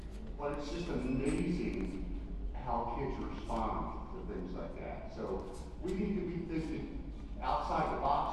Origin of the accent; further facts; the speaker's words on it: Philadelphia, Pennsylvania, United States; the time I was a child, being brought up in the city of Philadelphia. And I always remember about growing up in Southwest Philly